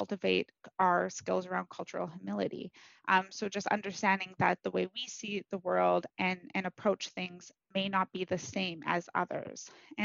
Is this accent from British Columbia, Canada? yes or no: yes; British Columbia, Canada; now in Prince George, Canada; from Clasden, which is just north of Fort St. James. I'm a member of Lasiliu, the Frog Clan, calling in today from the Tlalit Traditional Territory, otherwise known as Prince George.